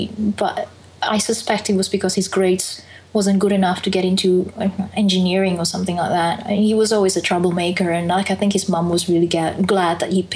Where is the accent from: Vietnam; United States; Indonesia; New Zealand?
Indonesia; Because I grew up in Indonesia, it's a very difficult country to survive. And as an Indonesian